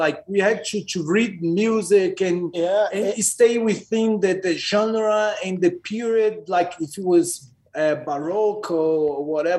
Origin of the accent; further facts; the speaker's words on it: Rio de Janeiro, Brazil; we are from Brazil, Rio de Janeiro. What a lot of people don't know is that we are from the slums of Rio de Janeiro.